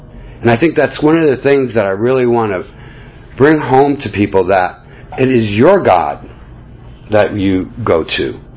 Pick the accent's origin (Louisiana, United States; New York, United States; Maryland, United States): New York, United States; But I'm from New York, and so I showed up late, and I got into the wrong car.